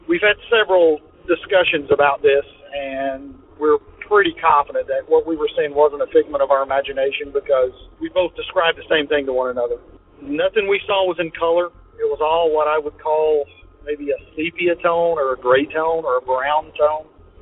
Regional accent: Tennessee, United States; Hey, Derek … from Tennessee.

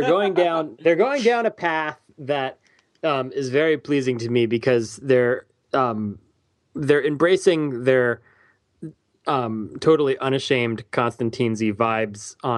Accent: Canada; I'm Canadian

